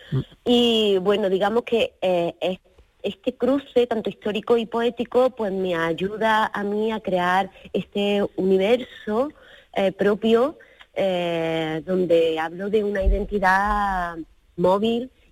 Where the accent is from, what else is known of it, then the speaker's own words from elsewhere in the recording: Andalusia, Spain; ya que soy cordobesa